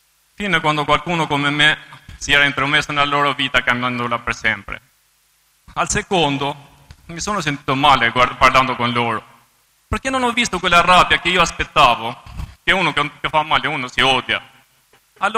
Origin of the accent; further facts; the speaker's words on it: Albania; Italian is a second language; moved away as an adult; now in Italy; sono arrivato in Italia dall'Albania nel 1996.